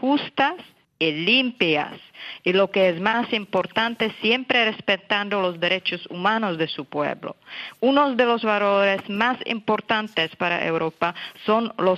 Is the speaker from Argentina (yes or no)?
no; Czechia; Yo nací y crecí en Checoslovaquia bajo el régimen comunista. Nosotros, checos, hemos vivido bajo una dictadura